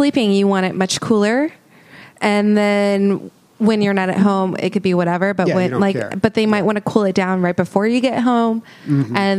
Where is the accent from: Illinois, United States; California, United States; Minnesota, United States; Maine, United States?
Minnesota, United States; Well, I brought that up because Minnesota is my home state.